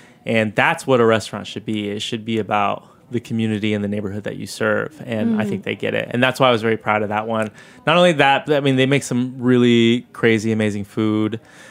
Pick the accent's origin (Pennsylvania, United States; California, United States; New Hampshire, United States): California, United States; San Diego; old school lowrider oldies that I grew up with in San Diego, like part of Chicano culture.